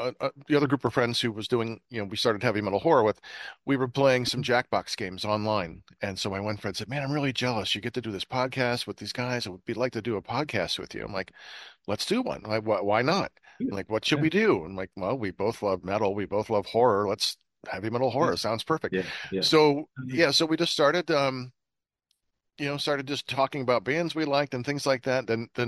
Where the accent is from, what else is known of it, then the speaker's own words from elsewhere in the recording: Cleveland, Ohio, United States; We're from Cleveland area